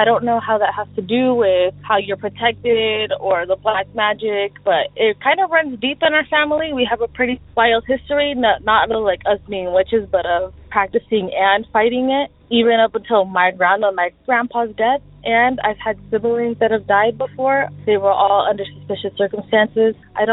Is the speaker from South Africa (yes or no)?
no; Mexico City, Mexico; now in California, United States; And it comes from our hometown in Mexico, Mexico City